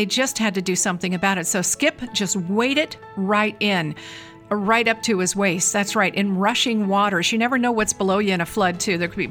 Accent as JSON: {"language": "English", "region": "California", "country": "United States", "tie": "born or raised there", "said": "I grew up in California, so I kind of got to see some of this firsthand"}